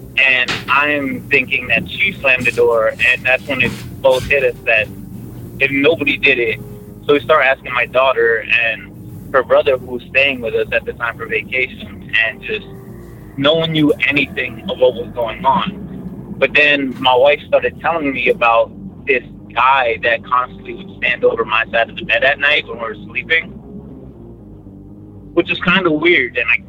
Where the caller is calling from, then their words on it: Dallas, Texas, United States; from Dallas, Texas again.